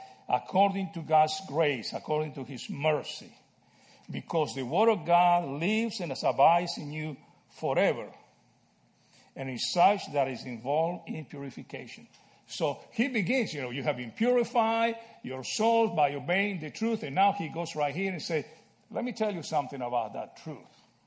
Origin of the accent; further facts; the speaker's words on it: Argentina; guys, I'm from Argentina, and I like soccer.